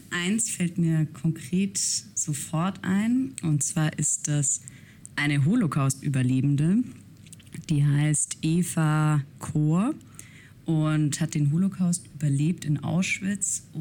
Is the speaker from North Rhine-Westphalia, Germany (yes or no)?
no; Ditzingen, Baden-Württemberg, Germany; Ich komme ursprünglich aus Ditzingen. Das ist ein bisschen außerhalb von Stuttgart. Und genau, da bin ich aufgewachsen. Bin aber halbe Österreicherin.